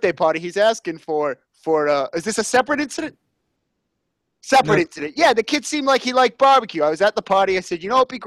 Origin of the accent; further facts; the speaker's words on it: Boston, Massachusetts, United States; accent: Boston; I don't know about my Boston accent